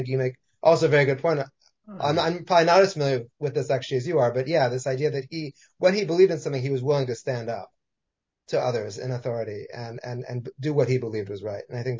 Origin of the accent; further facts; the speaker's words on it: Philadelphia, Pennsylvania, United States; I grew up in Philadelphia.